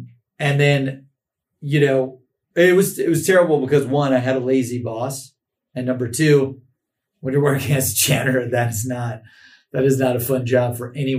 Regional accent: Cleveland, Ohio, United States; I'm from Cleveland, Ohio. The biggest newspaper in the city is called The Plain Dealer.

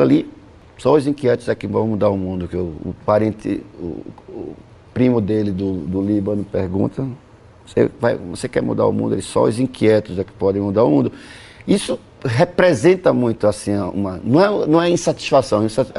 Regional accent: Pernambuco, Brazil; born there; para Casa Amarela, que é o bairro onde eu nasci

